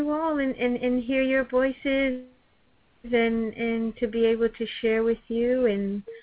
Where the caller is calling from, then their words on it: Florida, United States; I am calling from South Florida, United States of America.